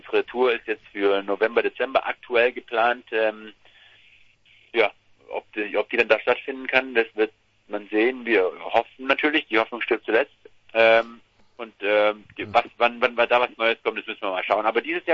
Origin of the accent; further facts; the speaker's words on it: Eislingen, Baden-Württemberg, Germany; zwischen Stuttgart und Ulm, ins Eislingen, und da ist unsere Homebase.